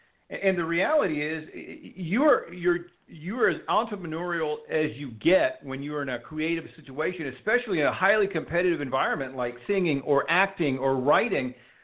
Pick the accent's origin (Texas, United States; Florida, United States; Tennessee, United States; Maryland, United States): Texas, United States; You know, I grew up in Texas. I'm not familiar with that town.